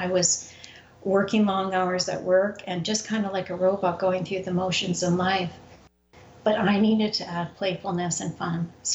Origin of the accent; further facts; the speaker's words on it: Canada; I'm originally from Canada